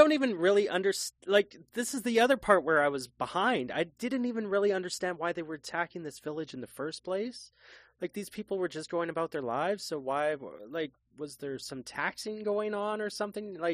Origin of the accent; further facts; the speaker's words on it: Canada; I should know this. I'm Canadian.